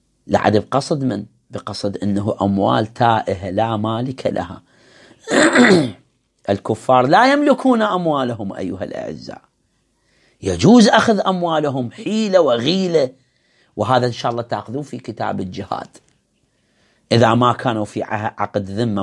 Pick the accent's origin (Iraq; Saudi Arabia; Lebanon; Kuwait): Iraq; احنا في العراق